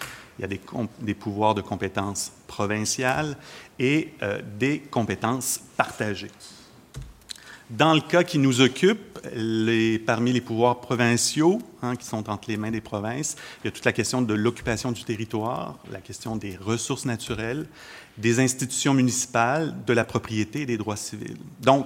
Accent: Quebec, Canada; accent: Quebecois; je vous amène au Québec. Vous allez entendre mon accent québécois tout au long de ma présentation.

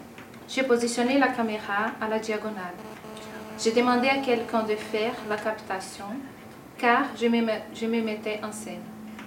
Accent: Brazil; now in France; j'ai demandé à 17 personnes entre la France et le Brésil, mon pays d'origine

